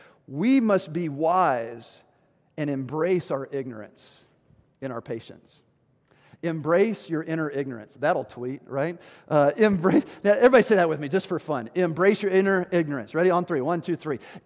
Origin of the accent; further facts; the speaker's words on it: Tennessee, United States; I grew up in Tennessee, and whenever you were going to call someone stupid, you would call them ignorant.